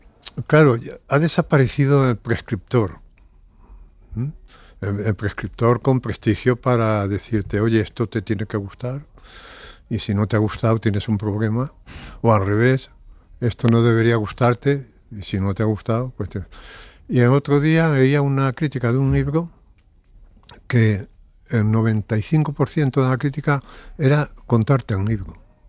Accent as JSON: {"language": "Spanish", "country": "Spain", "said": "es tan evidente que soy español que no tiene sentido esta pregunta a menos que tenga trampa"}